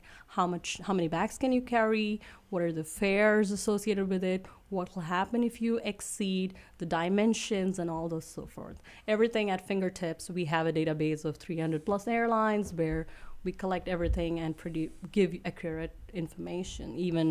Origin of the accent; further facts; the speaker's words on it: India; And, culturally, I come from India, so we push the limit of the airlines as much as possible.